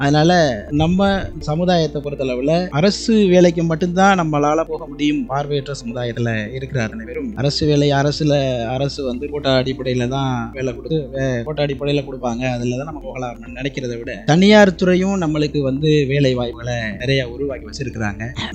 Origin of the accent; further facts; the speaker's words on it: Thalirmarungur, Tamil Nadu, India; born there; நான் பிறந்த ஊர் தளிர்மருங்கூர் கிராமம். மாவட்டம் எங்கே அப்படின்னா ராமநாதபுரம் மாவட்டம்.